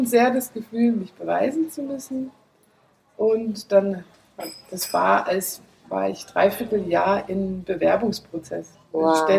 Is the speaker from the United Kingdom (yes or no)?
no; Netherlands; German is a second language; moved away as an adult; now in Germany; ich komme ursprünglich aus den Niederlanden. Vielleicht hört man es auch manchmal. Und ich habe dort auch Forstwissenschaft und Naturschutz studiert.